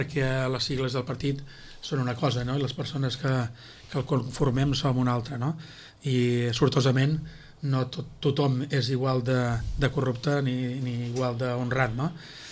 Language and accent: Catalan; Sitges, Catalonia, Spain; I bueno, i llavors em preocupa més el meu poble que no pas tot l'altre, no?